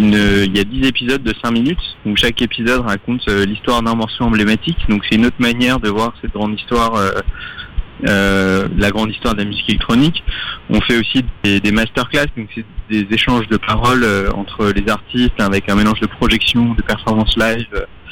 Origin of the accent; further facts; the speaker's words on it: Strasbourg, Grand Est, France; moved away as an adult; now in Paris, France; Alors moi j'ai grandi à Strasbourg et je suis allé vivre à Paris après le bac